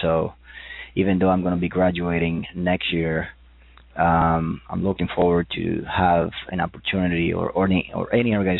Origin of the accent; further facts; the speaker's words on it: New York, United States; now in Texas, United States; or because I'm from New York. I actually have 5 years here in Texas, so I see myself going back hometown New York